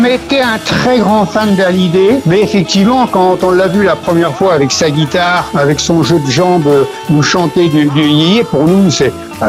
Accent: Cherbourg, Normandy, France; now in Rouen, France; Alors déjà moi j'habitais pas Rouen, moi, puisque je suis en exil depuis 1972 à Rouen. Moi je suis originaire de Cherbourg.

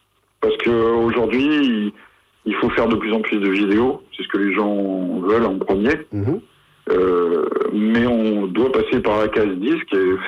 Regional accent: France; le problème, quand on est français, en fait, même si on a un bon niveau d'anglais

